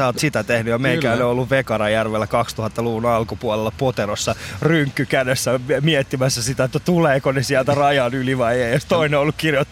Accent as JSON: {"language": "Finnish", "country": "Iran", "moved": "yes", "lives_now": "Pori, Finland", "said": "Mä oon itse alun perin Iranista."}